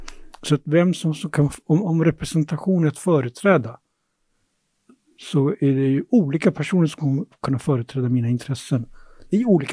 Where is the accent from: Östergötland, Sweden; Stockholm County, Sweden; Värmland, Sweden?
Stockholm County, Sweden; Tensta; under min uppväxt i Tensta